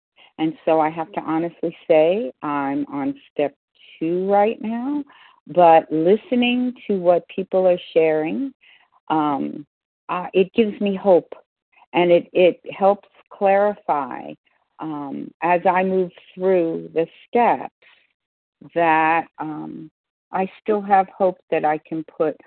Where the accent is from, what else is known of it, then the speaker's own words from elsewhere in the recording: Texas, United States; I'm from Texas